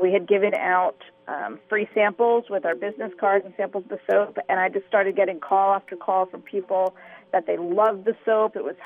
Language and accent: English; New Jersey, United States; now in Indiana, United States; I grew up in New Jersey. My husband grew up in New Hampshire.